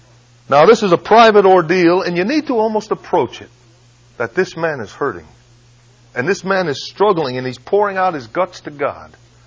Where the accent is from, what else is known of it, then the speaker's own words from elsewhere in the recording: Waterbury, Connecticut, United States; When I was a child, growing up in Waterbury, Connecticut